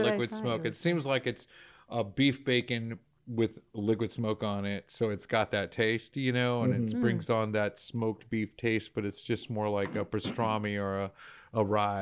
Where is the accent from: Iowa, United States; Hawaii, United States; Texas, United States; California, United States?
Texas, United States; And sometimes we get so soaked in being a Texan, we don't realize it, right?